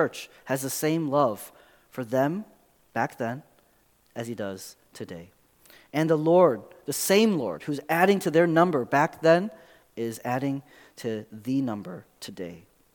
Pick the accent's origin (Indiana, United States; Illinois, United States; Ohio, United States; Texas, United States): Illinois, United States; Chicago; I'm from Chicago, and I think it's wonderful that there is a unifying love